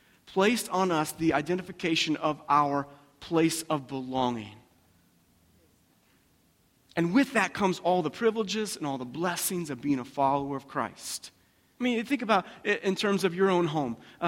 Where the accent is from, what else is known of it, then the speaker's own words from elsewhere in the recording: Pensacola, Florida, United States; I see also the location where I was born, Pensacola, Florida. I'm from Florida.